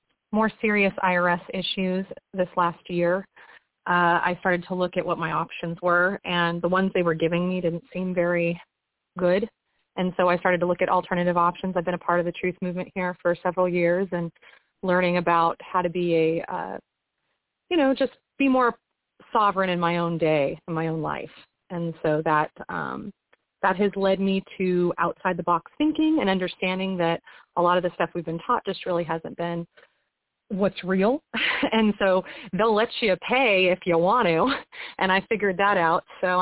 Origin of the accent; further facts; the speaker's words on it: Huntington Beach, California, United States; I'm from Huntington Beach, California.